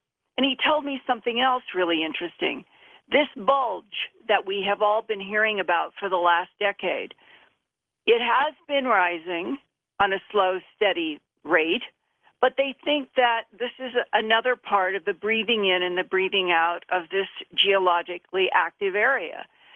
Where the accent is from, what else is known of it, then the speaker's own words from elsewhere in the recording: Idaho, United States; Well, you know, I grew up in Idaho